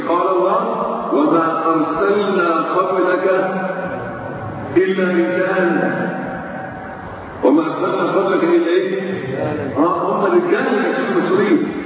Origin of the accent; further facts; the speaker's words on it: Egypt; حصل عندنا في مصر غلاء فاحش، تضاعفت الأسعار